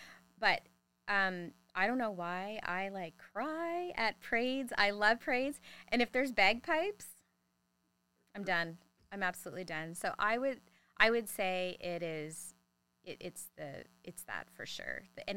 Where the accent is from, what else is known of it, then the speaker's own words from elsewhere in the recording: Nova Scotia, Canada; I'm from Nova Scotia